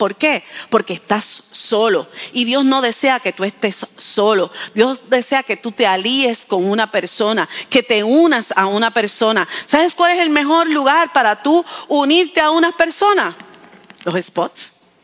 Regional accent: Bayamón, Puerto Rico; also born or lived in Arecibo / Camuy; yo soy de Arecibo. Yo nací en Arecibo, no soy de Arecibo porque yo, no, yo creo que estuve 3 días en Arecibo nada más. A lo que daban de alta. Y viví en Camuy, pero yo soy de Bayamón. Yo soy vaquera.

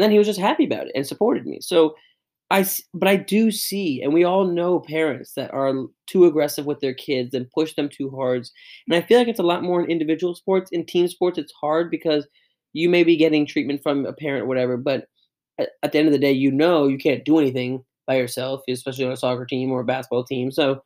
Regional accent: Virginia, United States; now in Philadelphia, United States; Yeah, I didn't say where I was from. I'm from Virginia. So, no, I'm not from this area. If you know where Temple University is, it's in Philadelphia.

